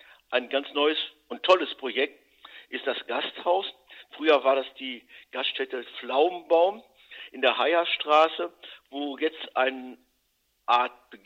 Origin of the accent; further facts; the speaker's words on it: Paderborn, North Rhine-Westphalia, Germany; born there; Ich bin gebürtiger Paderborner, lebe seit vielen Jahren wieder in Paderborn.